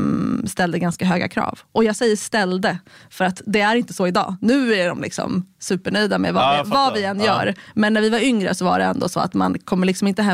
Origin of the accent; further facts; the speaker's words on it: Järfälla, Stockholm County, Sweden; Jag är född och uppvuxen utanför Stockholm, i Järfälla. Min mamma är från Frankrike, min pappa är från Iran.